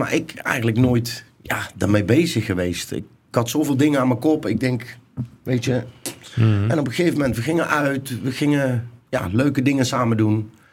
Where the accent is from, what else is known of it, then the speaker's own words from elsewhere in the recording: Nijmegen, Gelderland, Netherlands; now in Haarlem, Netherlands; Nee, ja, ik kom officieel uit Nijmegen. Ik woon al een aantal jaar al in Haarlem.